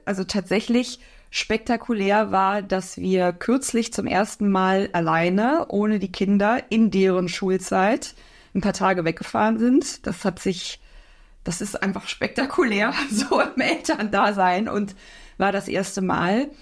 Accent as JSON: {"language": "German", "region": "Berlin", "country": "Germany", "tie": "born there", "said": "gebürtige Berlinerin, sitze deswegen sehr gerne hier und gucke in den Berliner Himmel, wohne schon seit langer Zeit im Rheinland."}